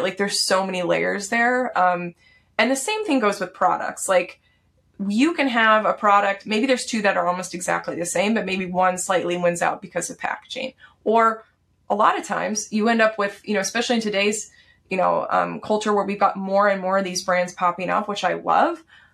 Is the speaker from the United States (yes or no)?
yes; Texas, United States; I grew up in Texas. My family eats meat.